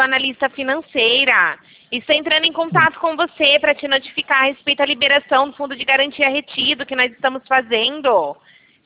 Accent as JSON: {"language": "Portuguese", "town": "Rio Claro", "region": "São Paulo", "country": "Brazil", "said": "A gente é aqui do interior de São Paulo."}